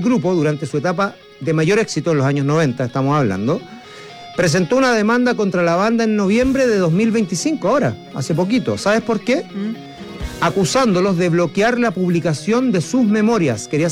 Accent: Chile; así somos los chilenos

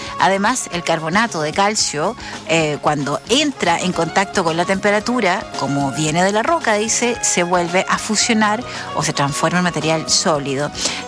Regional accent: Chile; cómo somos los chilenos tomando agüita

